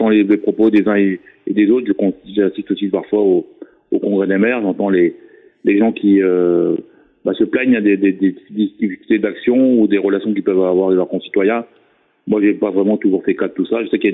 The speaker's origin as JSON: {"language": "French", "town": "Carhaix", "region": "Brittany", "country": "France", "tie": "born or raised there", "said": "Moi, je suis issu de Carhaix parce que je suis né à Carhaix. Mes parents vivaient à quelques kilomètres de Carhaix. J'étais scolarisé à Carhaix, j'ai toujours vécu à Carhaix."}